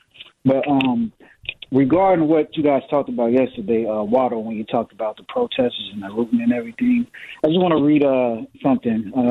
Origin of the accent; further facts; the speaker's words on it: Chicago, Illinois, United States; You know, I'm from Chicago originally.